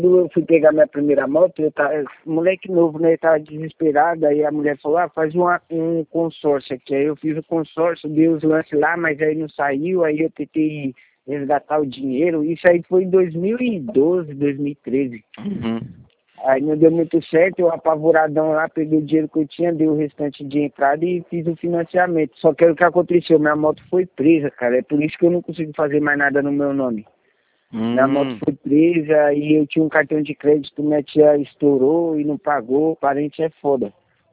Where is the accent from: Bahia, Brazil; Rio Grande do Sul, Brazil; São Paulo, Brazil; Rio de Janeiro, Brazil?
São Paulo, Brazil; now in Ilhabela, Brazil; como eu sou de São Paulo